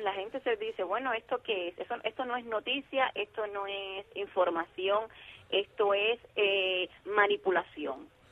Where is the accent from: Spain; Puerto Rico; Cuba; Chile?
Cuba; soy cubana española